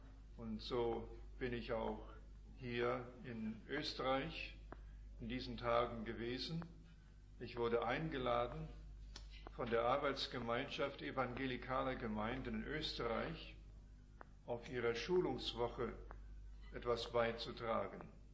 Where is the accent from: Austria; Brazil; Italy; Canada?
Canada; now in Germany; kommen aus Kanada. Sie ist in den Vereinigten Staaten geboren, ich bin in Kanada geboren. Wir sind dort in deutschsprachigen Kreisen aufgewachsen. Und 1954 kamen wir nach Europa.